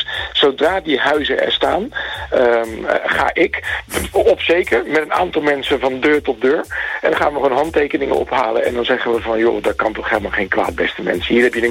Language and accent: Dutch; Rotterdam, South Holland, Netherlands; born there; Ja, zeker nog. Ik heb daar ook tegenover gewoond.